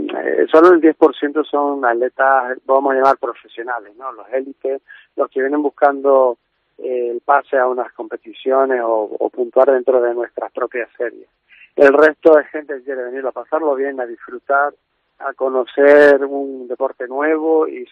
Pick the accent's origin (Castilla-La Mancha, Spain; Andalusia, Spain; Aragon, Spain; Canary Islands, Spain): Canary Islands, Spain; Bueno, yo soy defensor absoluto de nuestras islas. Hemos sido embajador de ellas durante muchísimos años trabajando lo que es la marca Islas Canarias